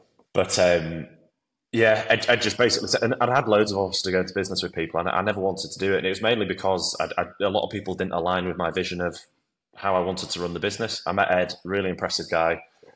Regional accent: Leeds, Yorkshire and the Humber, United Kingdom; So I'm from Leeds, but I worked in Manchester. I moved to Manchester out of uni.

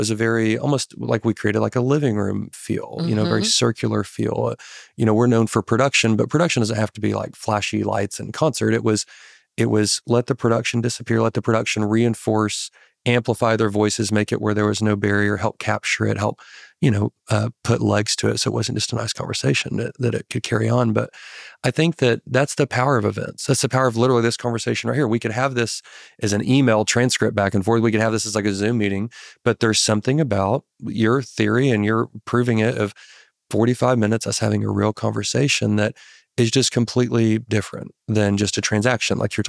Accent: Arkansas, United States; I keep saying folks because I'm from Arkansas

